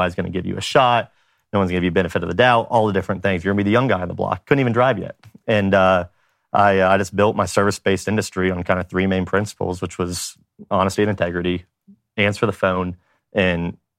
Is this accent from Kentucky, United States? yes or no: no; Atlanta, Georgia, United States; I'm from Atlanta, Georgia.